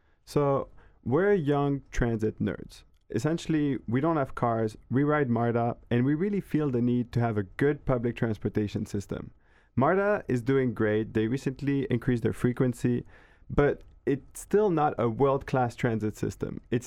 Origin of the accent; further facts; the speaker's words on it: Paris, Île-de-France, France; Well, I'm from Paris. I can go anywhere in my city within 20 minutes.